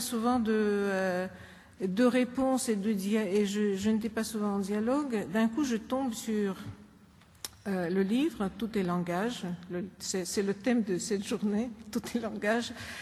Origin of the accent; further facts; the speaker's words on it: Udmurtia, Russia; Et je viens de Russie, c'est une région qui se trouve entre la Volga et l'Oural et dont le chef-lieu est Ijevsk